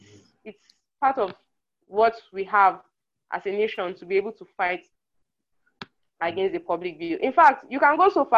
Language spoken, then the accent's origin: English; Nigeria; this does not represent my position as in Nigerian